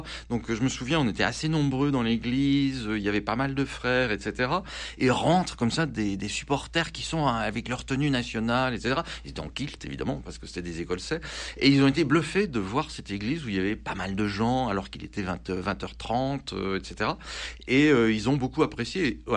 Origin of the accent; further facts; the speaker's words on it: Auvergne-Rhône-Alpes, France; Moi qui suis savoyard, je dis mettez un pull en plus